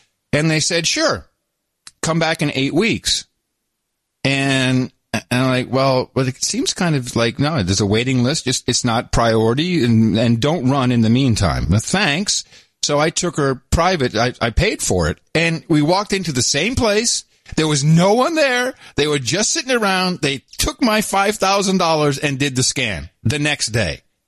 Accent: Netherlands; now in United Kingdom; I grew up in Holland, they drink a lot of tea, but they drink it differently than in the UK.

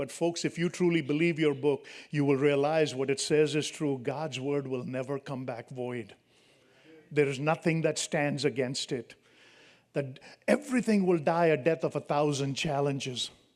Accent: India; I'm from India, so my accent is different

